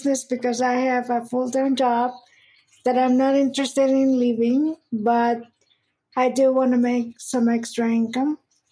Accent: Puerto Rico; now in United States; I am from Puerto Rico. I've been living in Maryland for about 15 years now.

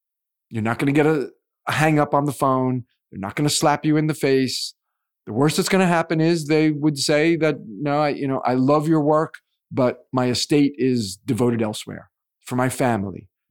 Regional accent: New Jersey, United States; I'm from New Jersey, New York, close to New York City.

